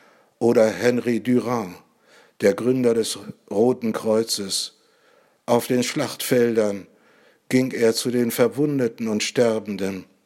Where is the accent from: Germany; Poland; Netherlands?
Germany; East Germany; Ich weiß, wovon ich rede. Ich komme aus der DDR und habe das Dritte Reich miterlebt.